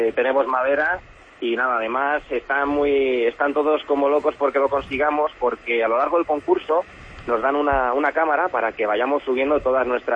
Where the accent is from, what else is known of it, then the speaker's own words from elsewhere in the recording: Palencia, Castile and León, Spain; somos tres amigos de Palencia